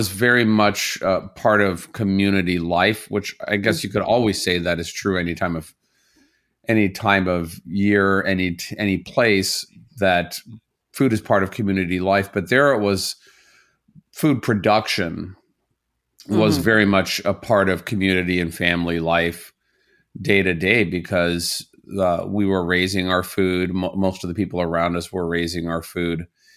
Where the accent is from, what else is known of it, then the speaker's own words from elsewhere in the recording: Indiana, United States; Well, I grew up in a very rural part of Indiana.